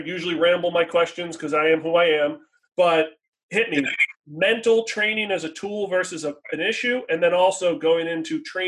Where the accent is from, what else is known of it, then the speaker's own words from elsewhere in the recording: Boston, Massachusetts, United States; they're a Boston-based company. I'm from Boston.